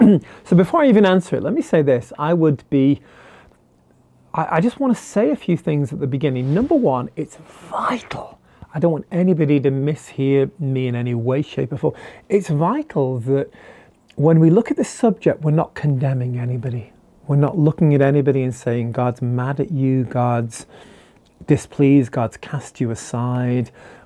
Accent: United Kingdom; now in United States; I'm originally a Brit. I'm now an American Brit. I'm an Anglo-Brit. And live here in America.

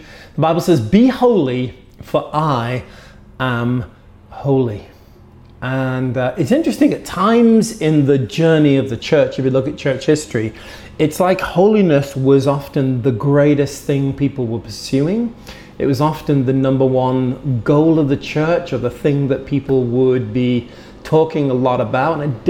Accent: United Kingdom; now in United States; I'm a British American and living here in New England, ministering here.

